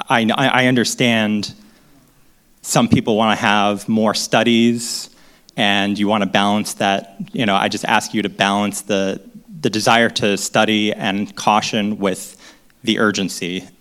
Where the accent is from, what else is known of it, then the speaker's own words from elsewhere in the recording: New England, United States; also born or lived in Southern California; While I grew up in New England, I did spend a few years doing graduate work in Southern California.